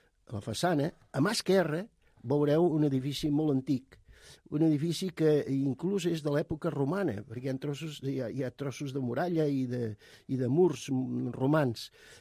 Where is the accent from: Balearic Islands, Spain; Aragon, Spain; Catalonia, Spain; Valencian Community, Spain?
Catalonia, Spain; Terrassa; jo sóc fill de Terrassa